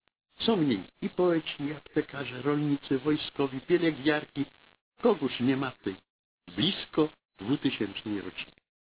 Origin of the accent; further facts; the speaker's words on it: Końskie, Świętokrzyskie Voivodeship, Poland; Wojenne dzieciństwo spędziłem w domu dziadków w miasteczku Końskie na Kielecczyźnie. … była tam dosyć znana.